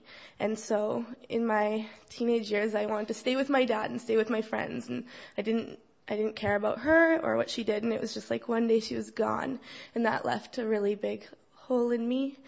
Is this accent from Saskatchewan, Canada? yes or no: no; Abbotsford, British Columbia, Canada; born there; I was born in Abbotsford. I was raised in a Christian home